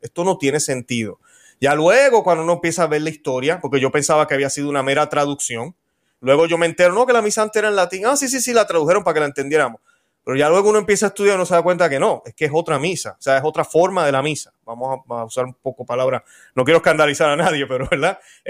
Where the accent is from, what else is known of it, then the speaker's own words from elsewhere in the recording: Puerto Rico; en mi país, Puerto Rico, somos bien calientes.